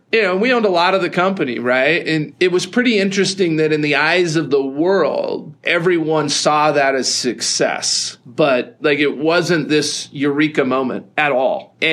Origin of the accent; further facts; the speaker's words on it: Provo, Utah, United States; And I'm this kid from Provo, Utah that flew out.